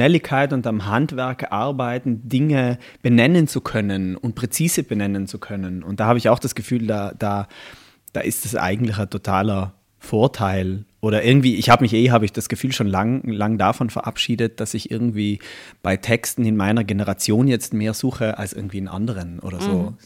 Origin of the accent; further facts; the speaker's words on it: Trentino-Alto Adige, Italy; meine Herkunft als Südtiroler, der auch am Fuße eines Skigebiets aufgewachsen ist